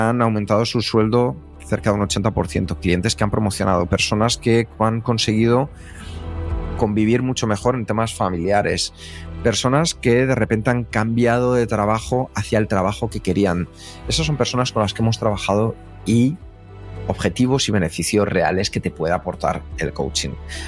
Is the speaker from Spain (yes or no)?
yes; Madrid, Community of Madrid, Spain; born there; also born or lived in United States; los tres nacimos en Vallecas. Y los tres viajamos a Estados Unidos y estuvimos en Estados Unidos y los tres volvimos de Estados Unidos para España.